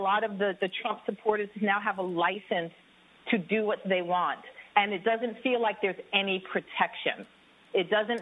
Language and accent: English; New York City, New York, United States; I'm actually from New York City originally.